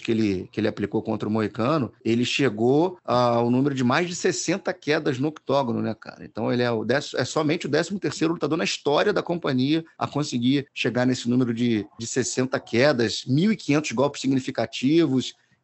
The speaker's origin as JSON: {"language": "Portuguese", "town": "Niterói", "region": "Rio de Janeiro", "country": "Brazil", "tie": "born there", "said": "lá do bairro do Fonseca, o bairro onde eu nasci, né?"}